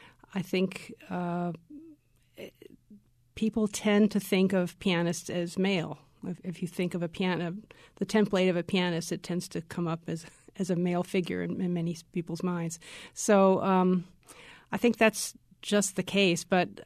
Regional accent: New Jersey, United States; also born or lived in Manhattan; I grew up in New Jersey, and I moved to Manhattan when I was a Juilliard student. So I was there for many decades.

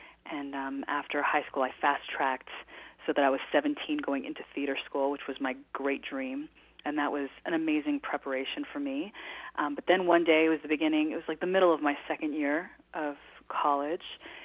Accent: Toronto, Ontario, Canada; I grew up in Toronto and both lived there as a normal child

